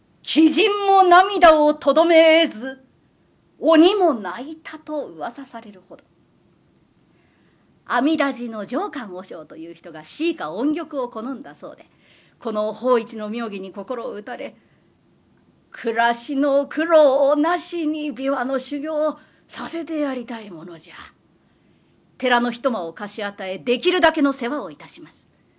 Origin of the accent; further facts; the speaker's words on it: Kitakyushu, Fukuoka, Japan; 私のふるさとというのは福岡県の北九州市でございまして、源平の最後の戦場壇の浦はすぐそば、子供の頃から親しみがございます。